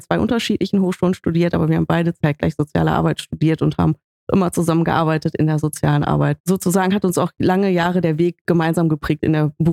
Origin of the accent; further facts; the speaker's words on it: Herne, North Rhine-Westphalia, Germany; Ich bin in Herne aufgewachsen, mit meiner Schwester zusammen und meinen Eltern im kleinen Stadtteil von Herne, sehr behütet